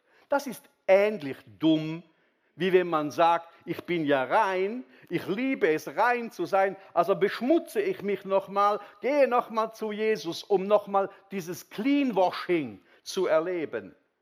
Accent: Switzerland; Ich bin im Kreutensberg aufgewachsen. Die Mentalität von uns Kreutensberger ist sehr schweizerisch und sehr eng.

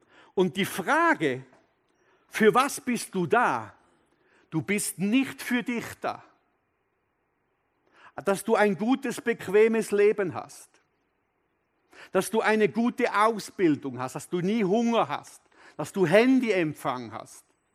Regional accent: Switzerland; So möchte ich mit euch sagen, dass wir auch als Schweizer für Israel stehen.

